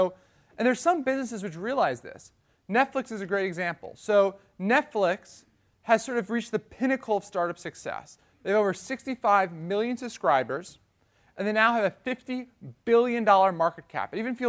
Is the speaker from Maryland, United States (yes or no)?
no; Washington, District of Columbia, United States; So I'm from Washington, D.C., and so House of Cards is a big thing in my life.